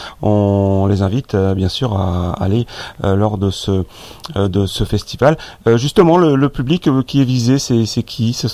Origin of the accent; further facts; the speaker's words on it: Pays de la Loire, France; Je ne suis pas nantais, je suis sartois de Haute-Sarthe.